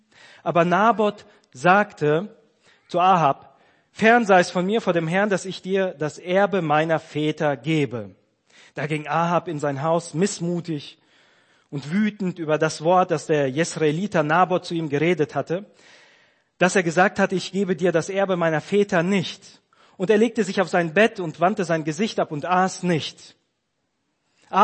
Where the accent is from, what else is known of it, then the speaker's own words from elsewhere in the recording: North Sea coast, Germany; Ich komme von der Nordsee, aber bin kein Ostfriese.